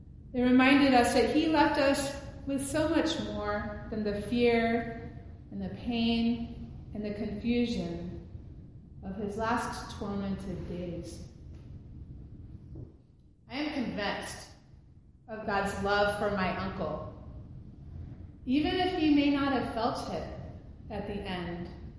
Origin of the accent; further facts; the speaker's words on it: the South, United States; Now, I'll be the first to tell you that I'm a Southerner. I'm not sure what your cultures tell you, but the way I was raised in the South was that you do not air your family's dirty laundry.